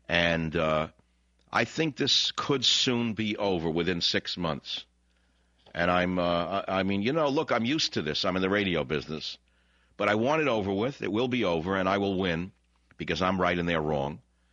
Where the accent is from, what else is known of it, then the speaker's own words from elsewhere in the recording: San Francisco, California, United States; Last night, I got to tell you something. I took a rare excursion in my hometown of San Francisco.